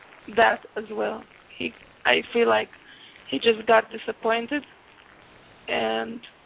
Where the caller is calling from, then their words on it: Israel; I'm calling from Israel.